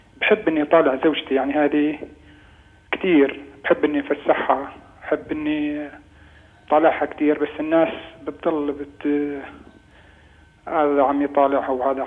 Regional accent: Syria; now in Lebanon; انا غايب عنه وانا ساكن بلبنان وامه بسوريا، انا سوري.

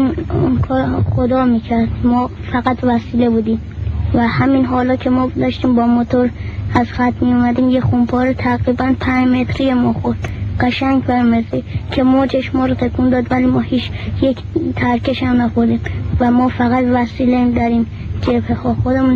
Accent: Isfahan, Iran; از اصفهان هستم که 14 سالمه

